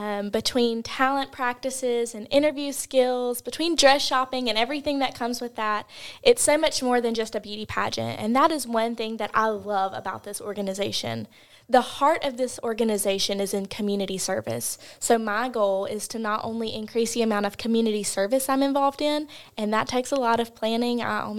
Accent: Goodwater, Alabama, United States; I grew up in the Rockford/Goodwater area. I grew up coming to the Bluebell Creameries and the libraries across the street.

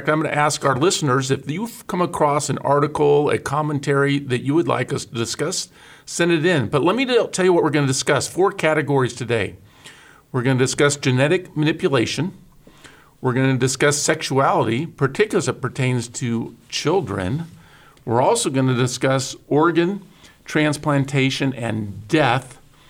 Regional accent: Oregon, United States; this just came out a couple months ago from my home state, Oregon Health Sciences University

